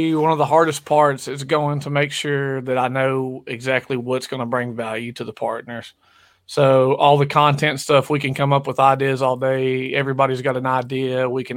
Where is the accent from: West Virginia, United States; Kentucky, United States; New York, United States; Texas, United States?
Kentucky, United States; Glasgow; so I'm from Kentucky, in small town Glasgow, Kentucky.